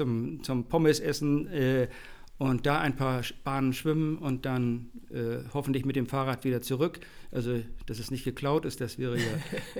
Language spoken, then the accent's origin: German; Hamburg, Germany; Ich komme ursprünglich aus Fuhlsbüttel, habe dann eine Zeit lang in Wellingsbüttel gewohnt und wohne jetzt seit vielen Jahren, seit 2006 genau, in den Harburger Bergen, so nennen wir hier in Hamburg